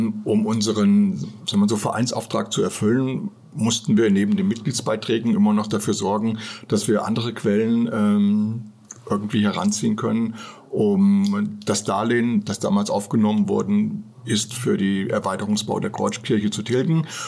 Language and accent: German; Fulda, Hesse, Germany; born there; Ja, ich bin gebürtiger Fulderer. Habe in Fulda auch meine Ausbildung gestartet als Bankkaufmann.